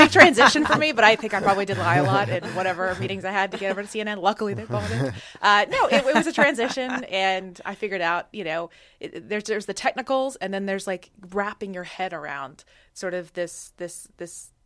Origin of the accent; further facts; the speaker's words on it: Atlanta, Georgia, United States; now in New York City, United States; So I grew up here in Atlanta. Mm-hmm. And when I was deciding where to go to college, I knew I wanted to live in New York City.